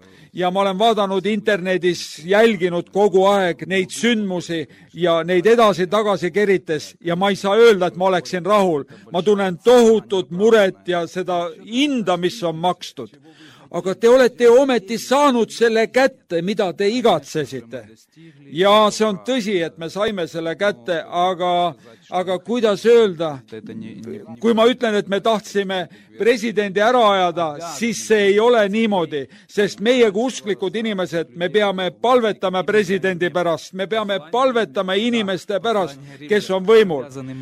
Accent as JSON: {"language": "Estonian", "region": "Kyiv", "country": "Ukraine", "said": "olen Ukrainas, Kiievist."}